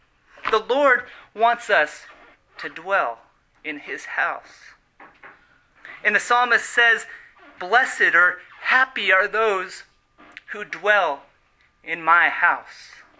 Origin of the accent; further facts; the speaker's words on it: Colorado Springs, Colorado, United States; we would go on trips together to Denver, an hour away from my hometown in Colorado Springs